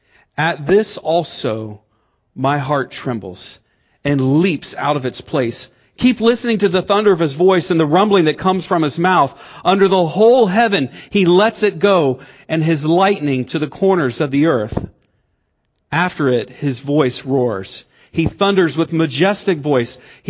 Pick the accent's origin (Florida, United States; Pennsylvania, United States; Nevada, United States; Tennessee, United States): Florida, United States; I grew up in Florida. I grew up around an incredible amount of lightning.